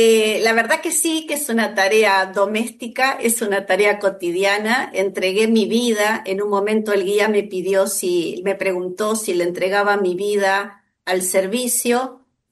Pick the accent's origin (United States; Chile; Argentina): Argentina; ¿Qué hago aquí en Argentina? ¿Por qué nací esta vez en Argentina? Y yo decía, estoy acá como anclada, que no puedo salir de mi país.